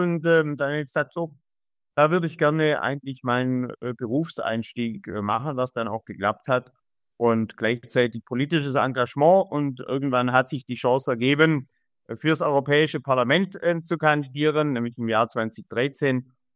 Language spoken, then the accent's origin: German; Baden-Württemberg, Germany; meine Heimat am Bodensee bis zur Schwäbischen Alb hoch.